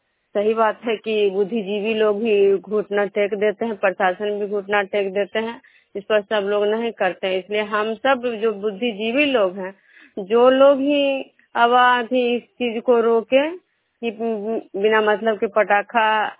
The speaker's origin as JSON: {"language": "Hindi", "town": "Vishnupur", "region": "Bihar", "country": "India", "said": "मैं विष्णुपुर ग्राम खजरा पंचायत नालंदा जिला नगर नौसा प्रखंड के निवासी हूँ।"}